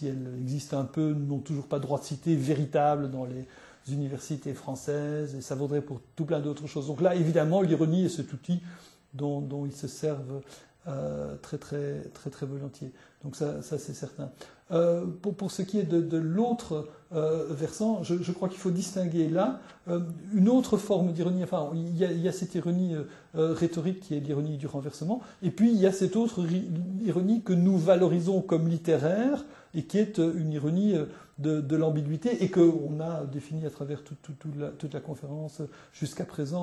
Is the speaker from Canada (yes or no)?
no; Belgium; parce que je ne suis pas français, je suis belge